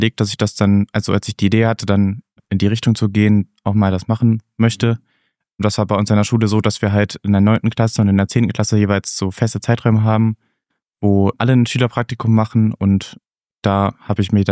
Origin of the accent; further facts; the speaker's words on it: Thuringia, Germany; Ich komme selbst auch aus Thüringen und wollte nicht ganz so weit weg, aber auch weg von zu Hause erstmal.